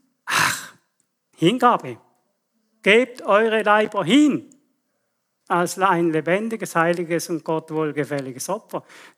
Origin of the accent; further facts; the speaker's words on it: Switzerland; gerade für unsere Verhältnisse, versteht ihr, als Schweizer.